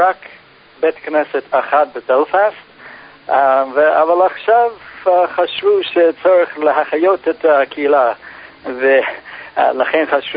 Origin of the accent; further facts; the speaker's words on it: United States; now in Northern Ireland, United Kingdom; אף אלו שנולדים פה אומרים שלא יכולים להבין את זה. אני מאמריקה, אני לא יכול להבין את זה.